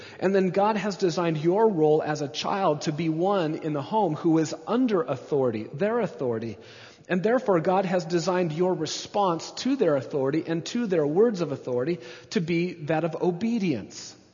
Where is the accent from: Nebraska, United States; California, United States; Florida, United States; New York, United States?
Nebraska, United States; Because I was born and raised in Nebraska.